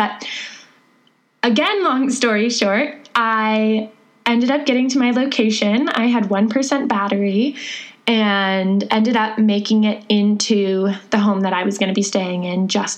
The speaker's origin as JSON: {"language": "English", "region": "California", "country": "United States", "said": "and I am from California, if you don't already know, and Robbie is from New Zealand."}